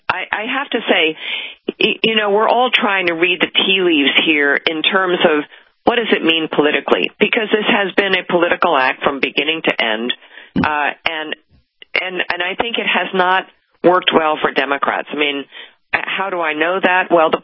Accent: New York City, New York, United States; You know, I will tell you, as a New Yorker who supports Trump, I am in a corner.

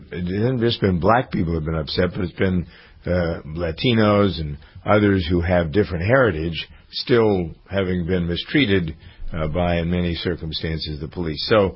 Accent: Framingham, Massachusetts, United States; We even had one in my hometown of Framingham yesterday.

